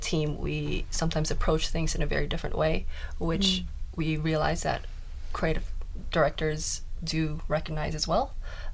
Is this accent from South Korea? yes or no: yes; South Korea; English is a second language; now in Australia; Because I'm not Australian, and I'll never be Australian.